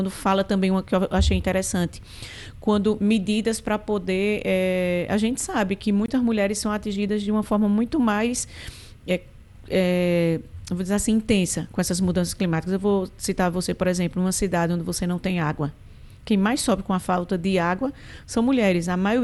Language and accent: Portuguese; Brazil; Eu sou brasileira, mas eu não conhecia Belém